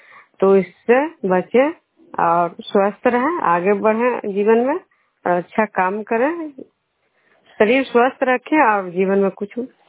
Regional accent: Vishnupur, Bihar, India; विष्णुपुर ग्राम खजरा पंचायत नालंदा जिला नैनोसा प्रखंड के निवासी हूँ।

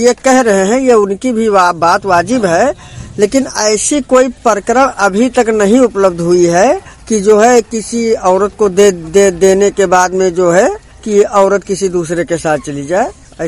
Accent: Ruknapur, Uttar Pradesh, India; Prayagpur रुकनापुर

